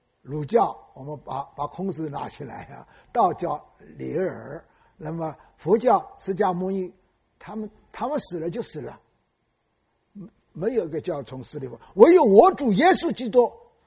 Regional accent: China; 你们知道我们中国人从前

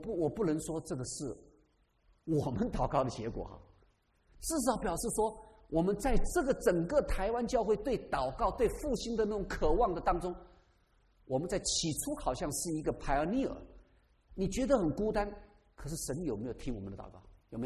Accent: China; 这就是我们中国人哈

